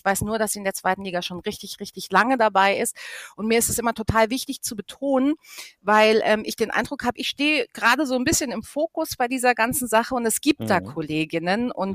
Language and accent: German; Freiburg, Baden-Württemberg, Germany; ich bin 43 Jahre alt. Ich bin geboren, aufgewachsen und in Freiburg geblieben, weil ich diese Stadt wirklich sehr, sehr liebe und sehr verwurzelt bin.